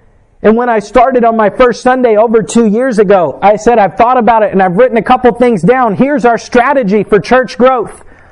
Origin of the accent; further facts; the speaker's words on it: United States; So then it would be possible for me as an American called to preach the gospel